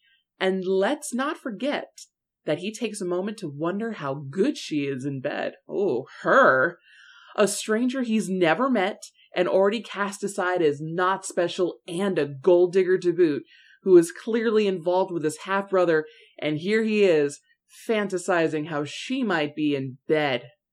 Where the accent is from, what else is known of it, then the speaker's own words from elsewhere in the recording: United States; I, being an American, thought to myself